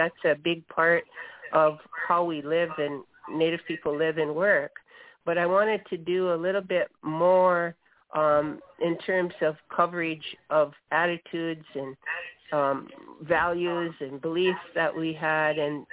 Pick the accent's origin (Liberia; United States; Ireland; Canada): Canada; Six Nations of the Grand River, Ontario; I'm born and raised on the Six Nations Indian Reserve, which is near Toronto. We're just about an hour and a half south of Toronto, Ontario.